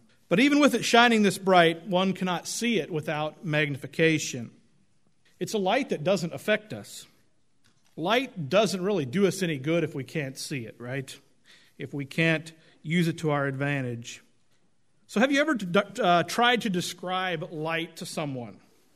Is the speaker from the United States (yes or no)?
yes; Oregon, United States; As a boy growing up in Oregon, we would lose electricity at times. We lived a little bit up in out of town